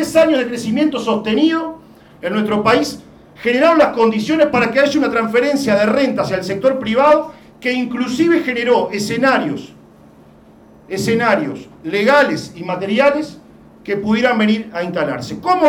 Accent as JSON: {"language": "Spanish", "country": "Uruguay", "said": "quizá como pueblo uruguayo"}